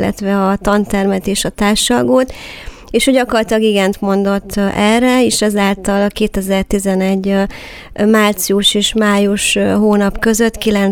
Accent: Miskolc, Borsod-Abaúj-Zemplén, Hungary; mivel hogy miskolci vagyok, természetesen miskolci helyszín volt

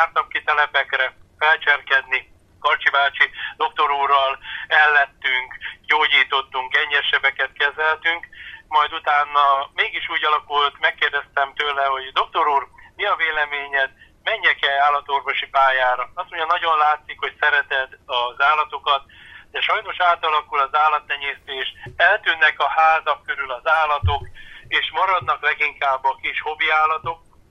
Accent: Földeák, Csongrád-Csanád, Hungary; Ez a kis település, ahol én felnőttem, az Makó és Hódmezővásárhely között található földeák. Itt születtek szüleim, édesapám, édesanyám. Itt van a nagyszülői tanyánk

